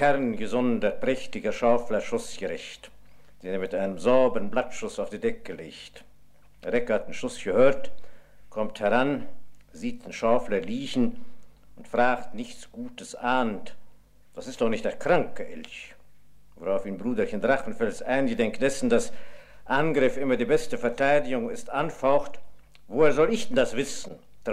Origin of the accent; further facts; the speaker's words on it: Neuenburg, Courland, Latvia; also born or lived in Angermünde; aufgewachsen bin ich in Neuenburg, im Pastorat Neuenburg